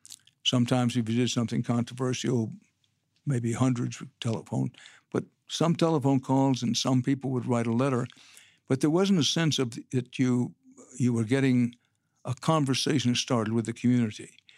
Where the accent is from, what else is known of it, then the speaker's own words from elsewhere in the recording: Texas, United States; born there; maybe because I'm a Texan by birth and by choice.